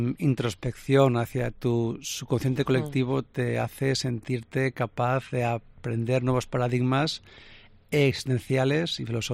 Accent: Palma de Mallorca, Balearic Islands, Spain; Yo soy de Palma de Mallorca y cuando era pequeño iba al sur de la isla a nadar a las playas

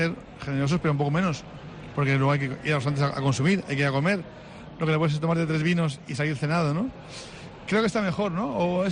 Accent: Asturias, Spain; como soy asturiano, pues entonces puedo decirlo abiertamente

